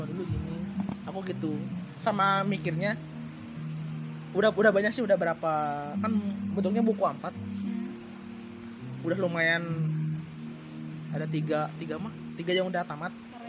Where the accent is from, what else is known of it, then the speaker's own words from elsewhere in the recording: Lembang, West Java, Indonesia; Karena aku orang Sumbang, Lembang. Lembang.